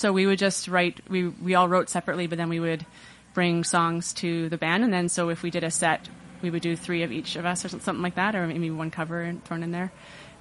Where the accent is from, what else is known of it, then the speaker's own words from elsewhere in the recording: Timmins, Ontario, Canada; And then 2 years ago, I actually got to go up to Timmins, to my hometown, and play a couple of house shows up there. And that was really, really thrilling because that's, just going home.